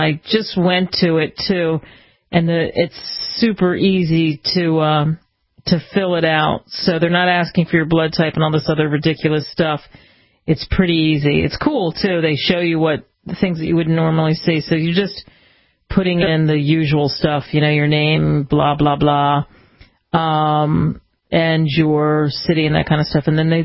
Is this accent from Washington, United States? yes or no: no; Philadelphia, Pennsylvania, United States; And because I grew up in Philly, and so we had the American history there.